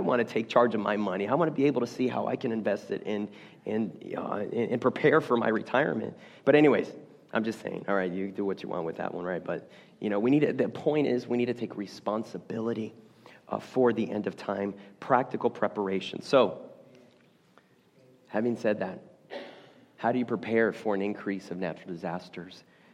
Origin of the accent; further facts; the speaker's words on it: Houston, Texas, United States; You know, I grew up in Houston, Texas, and you know, Houston, yeah, I guess when you're living there, you don't really realize it